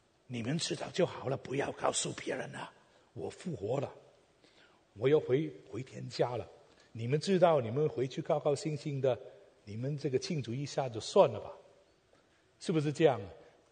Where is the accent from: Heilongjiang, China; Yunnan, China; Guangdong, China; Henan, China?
Guangdong, China; 我是广东人